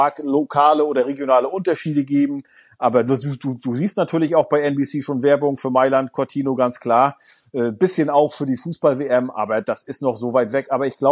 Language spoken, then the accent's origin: German; Germany; da sind wir Deutsche, aber auch, wir sind ja auch mit Medaillenspiegel aufgewachsen